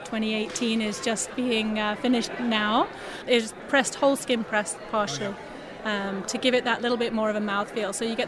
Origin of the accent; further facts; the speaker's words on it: England, United Kingdom; now in Canada; I've actually been living in the Okanagan since 2012. I moved here specifically to work in the wine industry. I come from England.